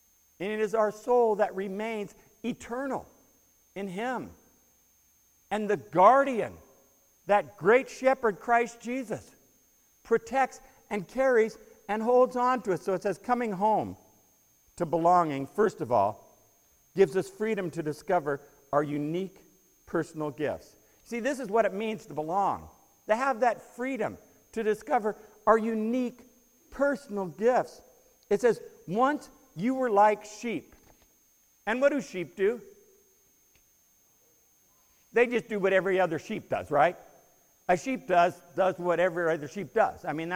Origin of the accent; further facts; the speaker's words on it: Long Beach, California, United States; I didn't grow up around sheep. I grew up in Long Beach, and a sheep was someone who went to Milliken instead of Wilson.